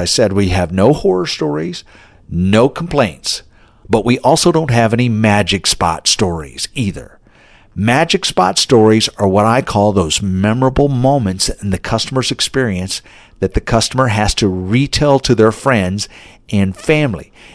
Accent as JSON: {"language": "English", "region": "North Dakota", "country": "United States", "tie": "born there", "also_born_or_lived": "Texas", "accent": "Texas", "moved": "yes", "said": "I was born in North Dakota, but I have been living in Texas for over 30 years now, and I guess I picked up a little bit of Texas accents."}